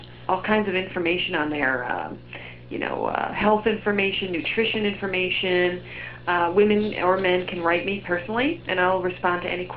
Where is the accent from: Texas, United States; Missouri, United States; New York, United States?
New York, United States; Buffalo; Buffalo, New York.